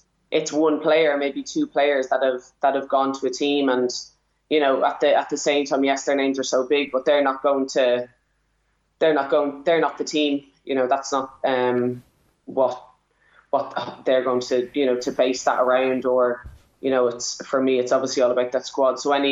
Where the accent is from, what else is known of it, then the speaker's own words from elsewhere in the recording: Ireland; we're Irish, we can play wherever we want